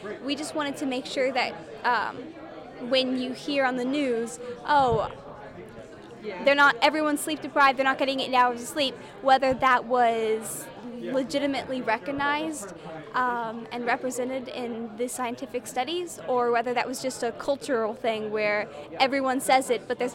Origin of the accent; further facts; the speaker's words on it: Waynesville, North Carolina, United States; I also am a freshman here at UNCA, and I'm from Waynesville, North Carolina.